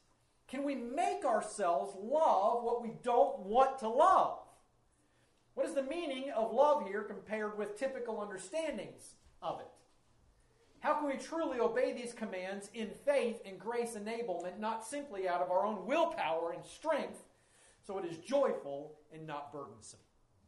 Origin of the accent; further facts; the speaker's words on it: Cincinnati, Ohio, United States; born there; and I was born in Cincinnati, so I will always be a Cincinnati Reds fan